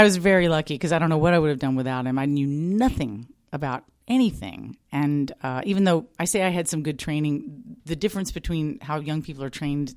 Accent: Birmingham, Alabama, United States; born there; Well, I was born in Birmingham, Alabama

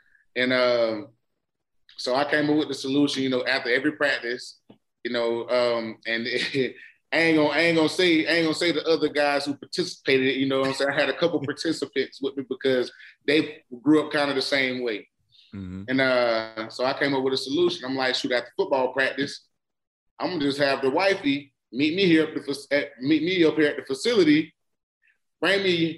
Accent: Florida, United States; So me growing up in Florida, growing up where I grew up at, it was everything was, you know, fried.

